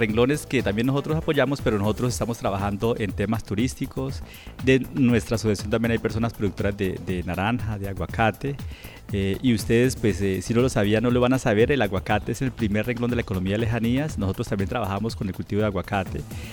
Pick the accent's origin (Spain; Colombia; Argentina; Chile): Colombia